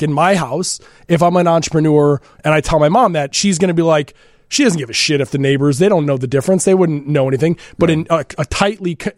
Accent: Glen Ellen, United States; I live in Glen Ellen. I grew up in Glen Ellen, live in Glen Ellen.

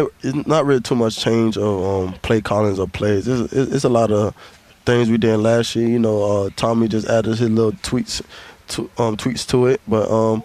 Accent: Alabama, United States; now in Cleveland, United States; You know, just like I came from Alabama, that's kind of the same atmosphere that I had at Alabama.

